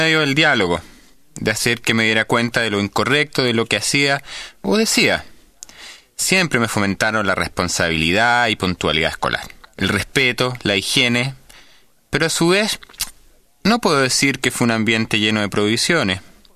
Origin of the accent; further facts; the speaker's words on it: Santiago, Santiago Metropolitan, Chile; soy de Santiago de Chile.